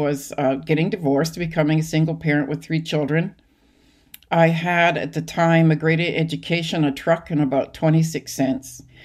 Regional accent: Lillooet, British Columbia, Canada; also born or lived in Whitehorse / Vancouver / Rossland / Ashcroft; We lived in Vancouver, actually, for a few years, until I was five, and then Rossland, Ashcroft. And I consider Lillooet, British Columbia, my hometown. It's along the Fraser River, sort of in northern central BC.

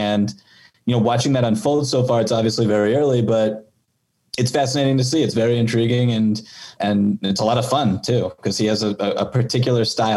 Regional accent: Boston, Massachusetts, United States; and I'm from Boston, so I'm very familiar with Gordon

